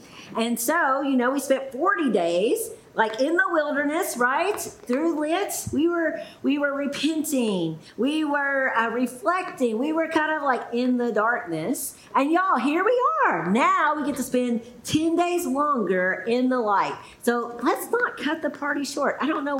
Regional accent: Kentucky, United States; Many of you know I'm from Muhlenberg County. And so when people from Kentucky hear that's where I'm from, they immediately assume that I grew up on a farm somewhere.

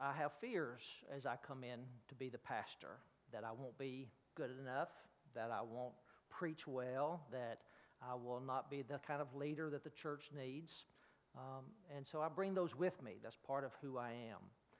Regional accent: Alabama, United States; Just a little bit about us, and you may have heard I'm from Alabama.

